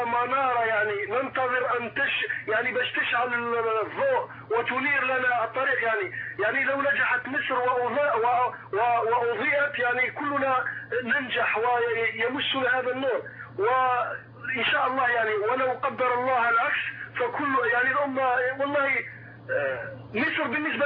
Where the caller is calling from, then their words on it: Algeria; أخي الكريم من الجزائر.